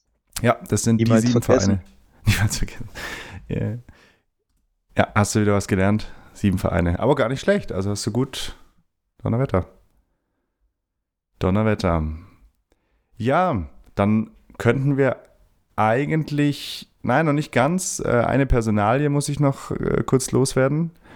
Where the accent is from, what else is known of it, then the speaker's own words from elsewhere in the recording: Ulm, Baden-Württemberg, Germany; Gehst du mal Richtung Jahrtausendwende? Richtung meine Heimat? Grob.